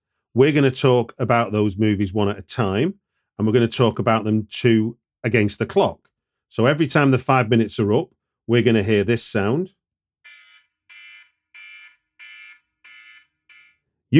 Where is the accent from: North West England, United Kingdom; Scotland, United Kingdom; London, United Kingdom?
London, United Kingdom; Hackney; I'm going to see it when it hits my hometown of Hackney Picture House.